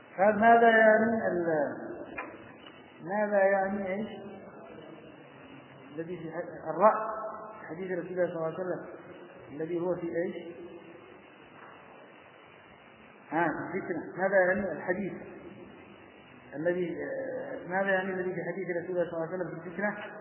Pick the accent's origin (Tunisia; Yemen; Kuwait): Yemen; عندنا في اليمن